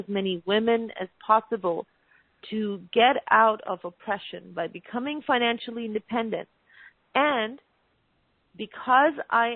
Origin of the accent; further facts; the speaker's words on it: Pakistan; of course, I was born and raised in Pakistan